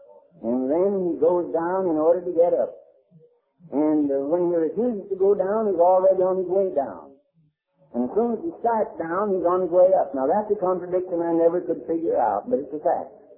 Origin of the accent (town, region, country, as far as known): Pennsylvania, United States; born there